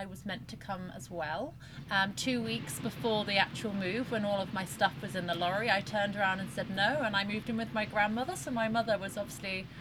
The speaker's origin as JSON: {"language": "English", "region": "England", "country": "United Kingdom", "moved": "as an adult", "lives_now": "Switzerland", "said": "I am from England, yes. So we actually moved here about 9 years ago, nearly 9 years ago now."}